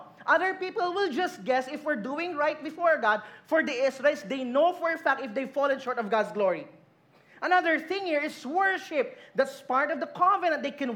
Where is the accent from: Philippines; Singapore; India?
Philippines; If you look at where the Philippines rank, we're actually ranking somewhere in the bottom.